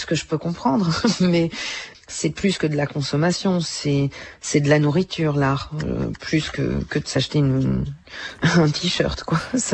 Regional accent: Belgium; now in France; Quand on me dit que je suis d'origine belge, je bondis, je suis pas d'origine, je suis belge. Je ne parviens pas, même si je vis en France depuis 20 ans passés, je ne parviens pas à prendre la nationalité française.

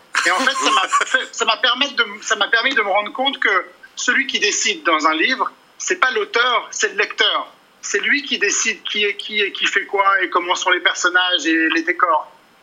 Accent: Switzerland; born there; Je suis Suisse, je suis né en Suisse, j'habite en Suisse.

